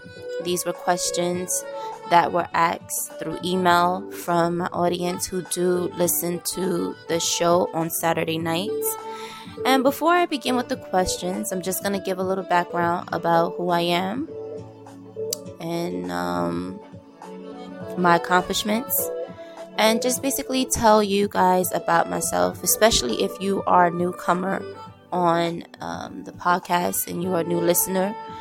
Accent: Brooklyn, New York, United States; also born or lived in Queens; I am from New York, born in Queens, but raised in Brooklyn. I still reside in New York.

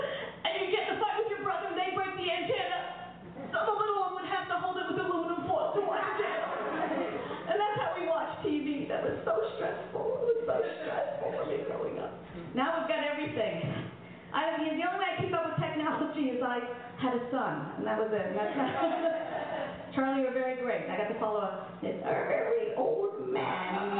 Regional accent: Mayagüez, Puerto Rico; Now, I'm also from Mayagüez, Puerto Rico

